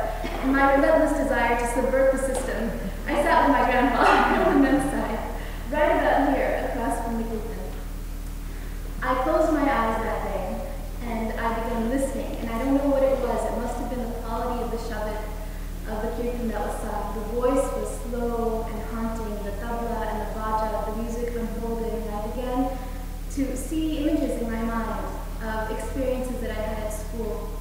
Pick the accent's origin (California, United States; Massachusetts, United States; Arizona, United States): California, United States; Clovis; I grew up in California Central Valley in a little town called Clovis, a very agrarian community, small, very conservative, mostly white, mostly Christian.